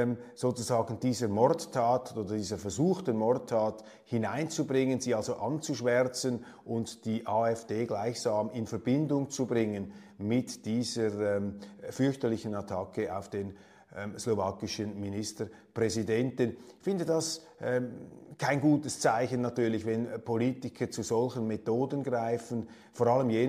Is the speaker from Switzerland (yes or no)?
yes; Switzerland; als Schweizer neigt man vielleicht etwas dazu, das Ganze noch etwas höher zu heben